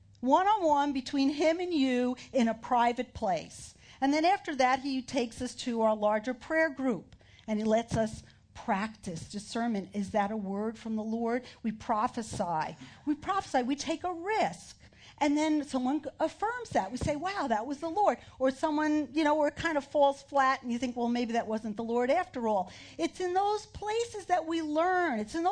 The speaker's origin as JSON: {"language": "English", "region": "New York", "country": "United States", "said": "As you know, I'm from New York. I don't know anything about snakes."}